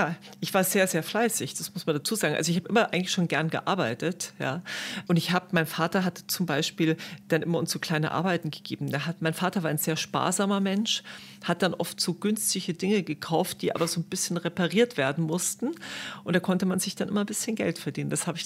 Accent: Starnberg, Bavaria, Germany; Ich bin in Starnberg groß geworden

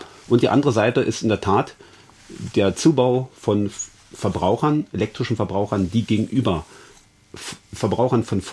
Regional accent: Chemnitz, Saxony, Germany; Wir haben beispielsweise in meiner Heimatstadt in Chemnitz ein Kraftwerk stehen

